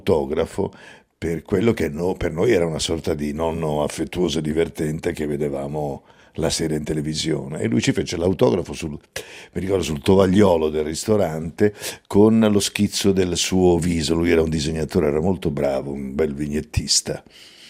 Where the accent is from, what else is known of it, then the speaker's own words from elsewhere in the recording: Sant'Ilario, Liguria, Italy; sono nato a Sant'Ilario, che è un paesino sopra Nervi, quindi nelle vicinanze di Genova, e dal mio terrazzo di casa mia si vedeva la spianata di mare da Portofino al porto di Genova